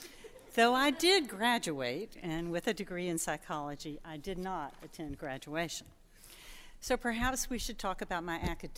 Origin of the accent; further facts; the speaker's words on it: Wilmington, North Carolina, United States; The other side was trying to work on racial tensions in my hometown of Wilmington and trying to understand the Vietnam War.